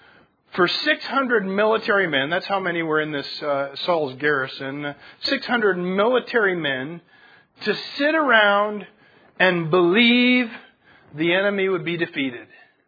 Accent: Wyoming, United States; Man, I'm from Wyoming, and that didn't even sound good.

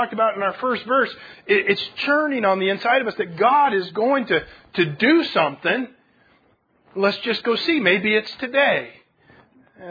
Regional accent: Wyoming, United States; Man, I'm from Wyoming, and that didn't even sound good.

